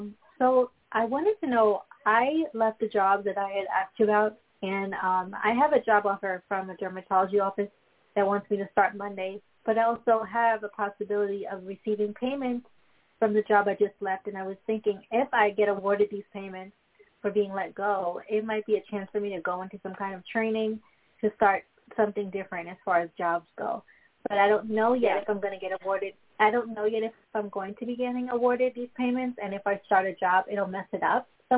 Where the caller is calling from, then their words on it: Long Island, New York, United States; I'm calling from Long Island, New York.